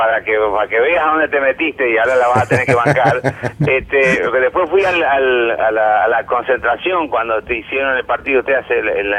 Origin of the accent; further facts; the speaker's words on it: Colón, Argentina; yo soy de Colón, él es de Unión